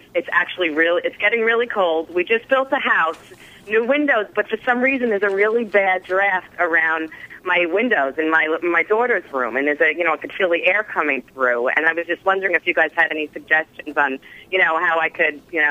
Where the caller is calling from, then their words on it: Merrick, New York, United States; I'm calling from Merrick.